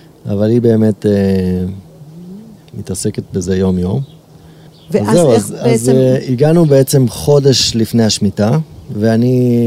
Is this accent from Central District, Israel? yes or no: yes; Azarya, Central District, Israel; אז אני עוצר והם אומרים שלום, מאיפה אתה? אני אומר שאני פה מעזריה